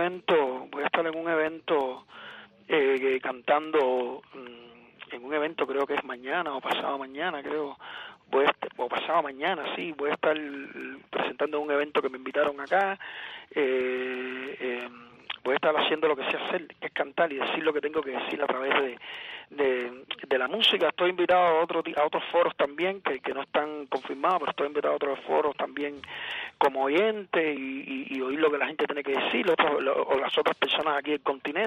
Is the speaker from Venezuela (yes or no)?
no; Cuba; Yo soy cubano, vivo en Cuba y pienso en una Cuba